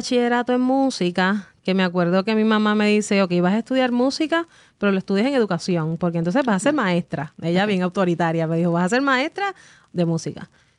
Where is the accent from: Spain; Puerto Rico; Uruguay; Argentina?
Puerto Rico; Sabana Grande; also born or lived in San Germán; Sí soy natural de San Germán porque nací en San Germán, pero mi pueblo como tal de vivienda toda mi vida fue Sabana Grande.